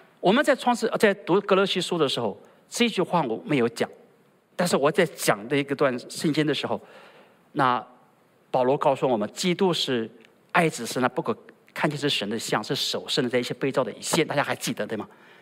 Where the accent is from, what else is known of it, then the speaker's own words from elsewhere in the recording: China; 我们中国人讲的这个金木水火土就是这个意思